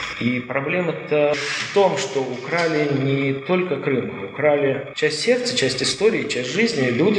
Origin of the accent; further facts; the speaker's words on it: Siberia, Russia; Знаете, там в Сибири, ну как-то вопрос с национальностью вообще не стоял. Ну, мы сибиряки такие.